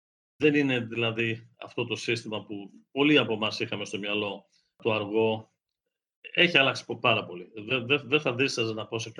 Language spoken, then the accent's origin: Greek; Australia; now in Greece; και τώρα που είμαι μόνιμα εδώ, πολλοί ακόμα έχουν πρόβλημα να αναφερθούν στο όνομά μου.